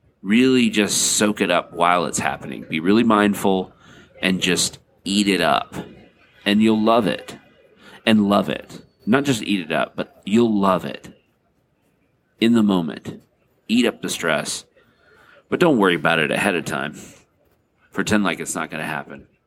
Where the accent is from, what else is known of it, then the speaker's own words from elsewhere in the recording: Georgia, United States; And I'm from Northeast Georgia, so New York is really different.